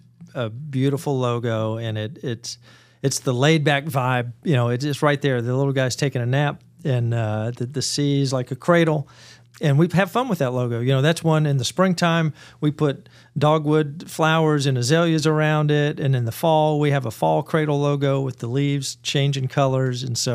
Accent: Augusta, Georgia, United States; even though I grew up in Augusta and I'm used to pollen.

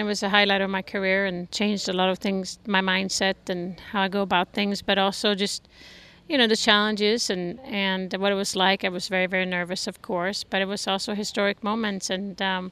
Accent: Sweden; English is a second language; growing up in Sweden as a little girl

